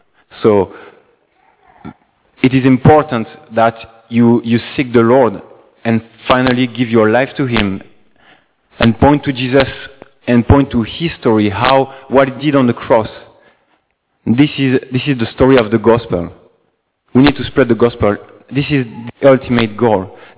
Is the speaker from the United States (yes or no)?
no; France; English is a second language; I'm from France